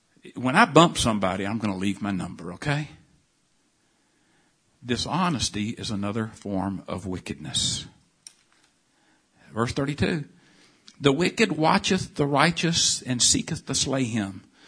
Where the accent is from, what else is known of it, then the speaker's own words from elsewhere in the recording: Houston, Texas, United States; I'm a preacher from Houston.